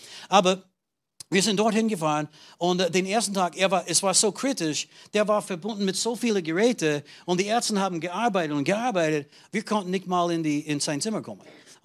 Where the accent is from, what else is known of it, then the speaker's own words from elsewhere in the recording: Austria; Ich komme aus Österreich.